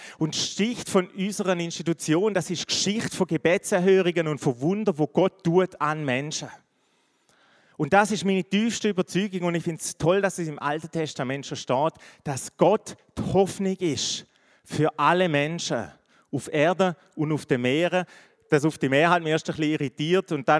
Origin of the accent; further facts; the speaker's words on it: Switzerland; das ist als Schweizer schon schwierig genug oder als Muttersprachler.